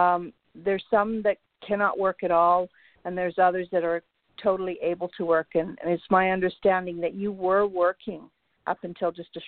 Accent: Canada; Like, I'm Canadian, so I have no idea.

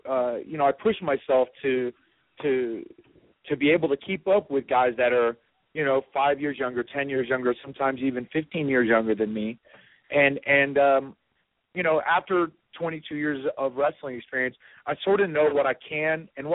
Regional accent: North Carolina, United States; I grew up in North Carolina, which was the sort of the middle of the Mid-Atlantic territories

